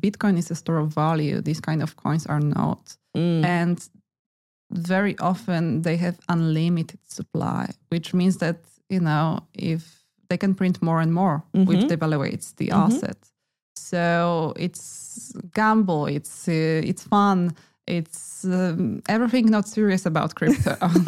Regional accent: Poland; let's keep in mind that we are from Poland. So winter is pretty tough and you just want to escape cold.

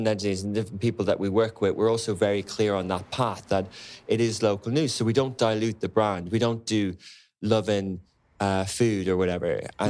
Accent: Ireland; also born or lived in London, United Kingdom; I come from Ireland. I lived in London, but I really didn't know much about the Middle East.

